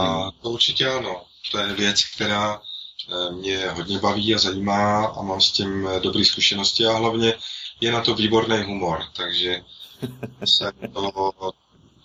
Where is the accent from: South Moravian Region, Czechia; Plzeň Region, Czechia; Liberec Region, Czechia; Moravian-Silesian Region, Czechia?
Liberec Region, Czechia; Liberec; Já jsem z Liberce původně